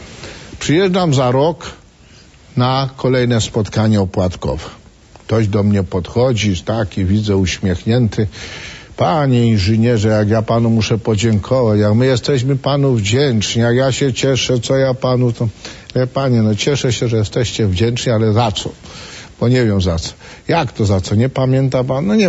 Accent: Kraków, Lesser Poland, Poland; ja jestem z Krakowa, to z Krakowa

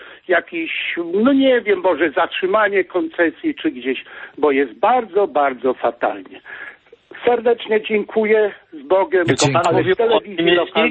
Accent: Kościerzyna, Pomeranian Voivodeship, Poland; now in Germany; Jestem z Kościerzyny, z Polski, już ponad grubo 30 lat w Niemczech

